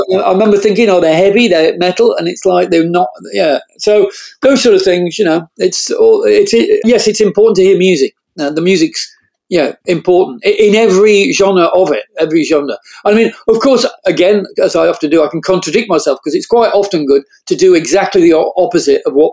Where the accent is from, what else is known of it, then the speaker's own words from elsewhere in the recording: Sheffield, Yorkshire and the Humber, United Kingdom; So I'm from Sheffield, north of England, and I academically just inept.